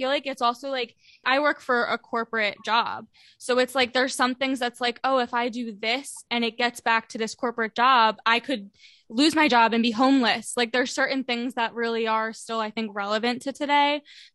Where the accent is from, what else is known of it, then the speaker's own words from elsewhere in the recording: New Jersey, United States; we grew up in South Jersey and I didn't even know they were there.